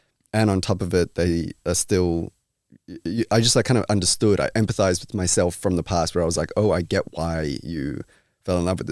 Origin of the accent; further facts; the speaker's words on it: Australia; But they're Australian and I'm Australian.